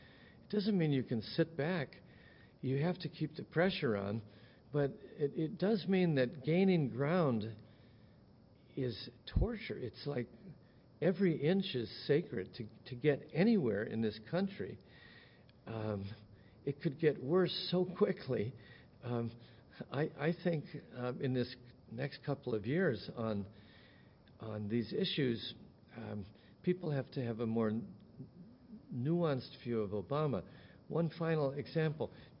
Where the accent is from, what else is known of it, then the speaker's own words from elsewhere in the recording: Wisconsin, United States; also born or lived in Michigan; Irish Catholic, immigration, dispossession, you know, the works. Growing up in Wisconsin and Michigan, my father for Joe McCarthy, my mother for Adlai Stevenson, I had to learn it all myself.